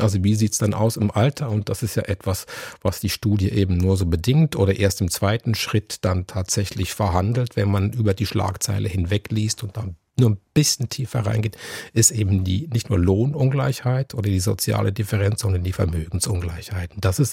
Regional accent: Switzerland; Ich komme aus der Schweiz, da gibt es seit 70 Jahren oder noch länger eine große Koalition

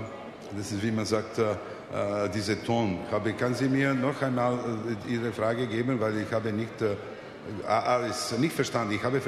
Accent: Pula, Istria County, Croatia; also born or lived in Belgrade, Serbia; Und Pula, eine Stadt, wo habe ich aufgewachsen.

